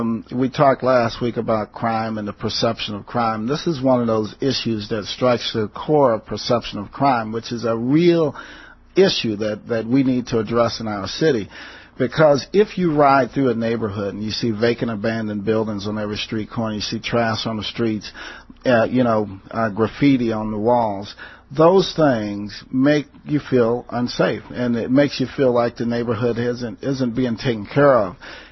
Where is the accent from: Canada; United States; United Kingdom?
United States; St. Louis, Missouri; He did not know that I was from St. Louis.